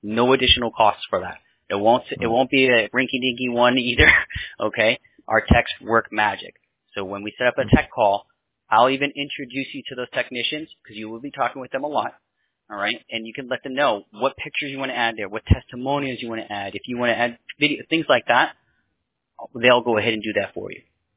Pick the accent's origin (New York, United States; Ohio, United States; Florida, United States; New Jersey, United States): New York, United States; Poughkeepsie; Yeah, I grew up in Poughkeepsie.